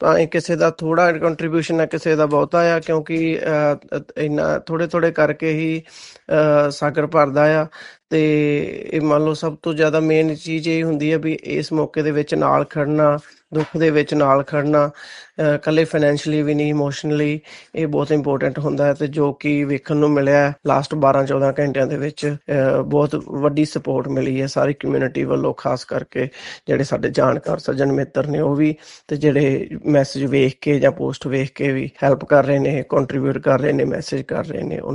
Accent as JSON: {"language": "Punjabi", "town": "Haripura", "region": "Haryana", "country": "India", "said": "ਸਾਡੇ ਪਿੰਡ ਦਾ ਮੁੰਡਾ ਆ, ਹਰੀਪੁਰਾ ਸਿਰਸਾ ਹਰਿਆਣਾ, ਸਿਰਸਾ ਡਿਸਟ੍ਰਿਕਟ ਹਰਿਆਣੇ ਤੋਂ, ਹਰੀਪੁਰਾ ਪਿੰਡ ਤੋਂ ਬਿਲੋਂਗ ਕਰਦੇ ਆ।"}